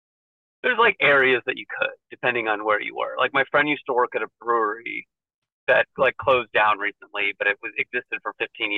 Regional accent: California, United States; also born or lived in Los Angeles; No, I was born in LA, but I grew up in Orange County.

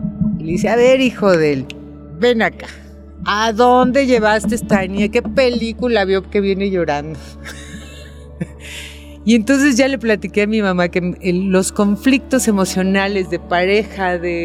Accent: Sinaloa, Mexico; soy de Sinaloa, no se asusten

